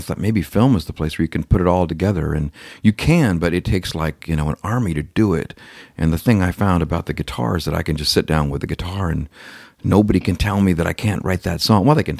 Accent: Stockton, California, United States; I grew up in Northern California, a town called Stockton, straight up, you know, from Los Angeles, about 5.5 hours.

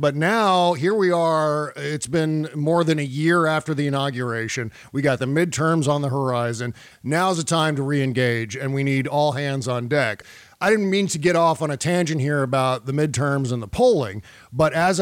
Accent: United States; I'm an American.

